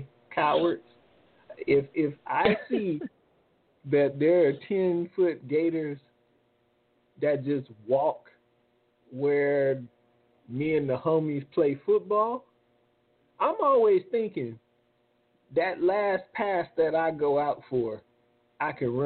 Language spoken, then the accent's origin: English; New Orleans, Louisiana, United States; maybe it's because I'm from New Orleans. I grew up there. And Mardi Gras, the horses, and they doo-doo everywhere.